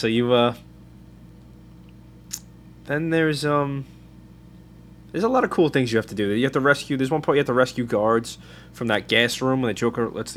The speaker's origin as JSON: {"language": "English", "region": "New York", "country": "United States", "said": "If I'm talking too fast, just tell me, because we're from New York, and we do that."}